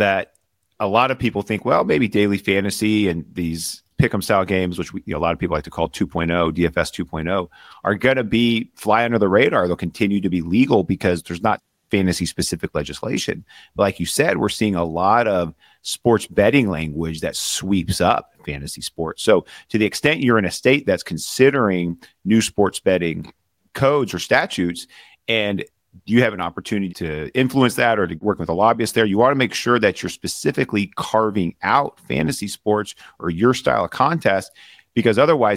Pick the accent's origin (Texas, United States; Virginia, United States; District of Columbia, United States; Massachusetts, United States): Texas, United States; Arlington; I grew up in Arlington. I went to high school in Fort Worth.